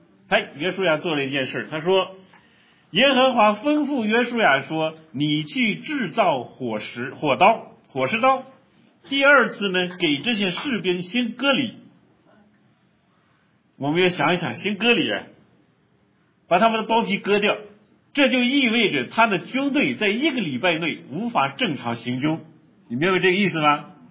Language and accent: Chinese; China; 我们中国人作战有点历史了，对吧？